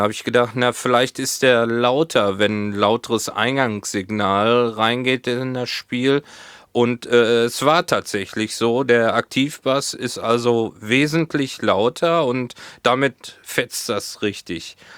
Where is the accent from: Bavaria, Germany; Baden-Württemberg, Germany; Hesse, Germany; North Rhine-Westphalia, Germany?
North Rhine-Westphalia, Germany; Hohenlimburg; now in Hamburg, Germany; hier in Hamburg gibt's nichts dergleichen wie diese Pommesbude aus Hohenlimburg.